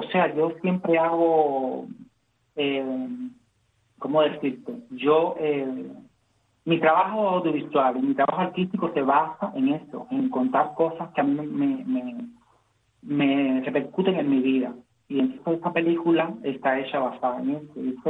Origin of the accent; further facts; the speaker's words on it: Cuba; la cubanía que traigo conmigo de Cuba, y la traeré siempre, porque soy cubano, estoy aquí, estoy donde esté, en África, estoy en el país que esté, soy cubano